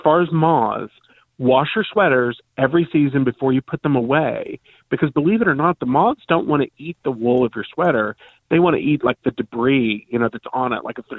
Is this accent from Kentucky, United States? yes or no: yes; Kentucky, United States; And I grew up in Kentucky, and the idea of wearing National Velvet so that my clothes feel softer is just disgusting to me.